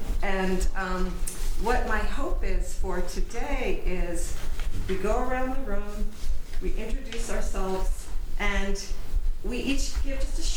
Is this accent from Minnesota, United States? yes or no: no; New York, United States; Because I grew up in New York. What can I say? I get talking fast, and I try hard not to.